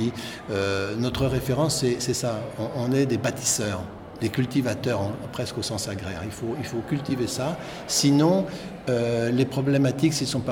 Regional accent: Rennes, Brittany, France; je suis de Rennes aussi quand je suis porte-parole nationale

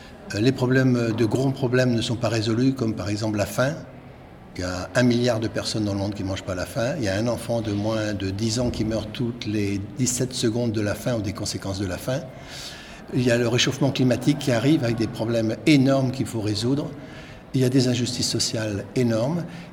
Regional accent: Rennes, Brittany, France; je suis de Rennes aussi quand je suis porte-parole nationale

